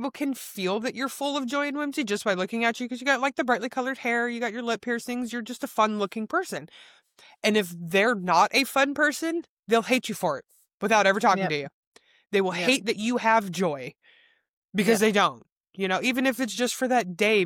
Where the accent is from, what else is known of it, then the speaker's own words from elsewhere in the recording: Oregon, United States; from the Pacific Northwest and Oregon Coast, specifically.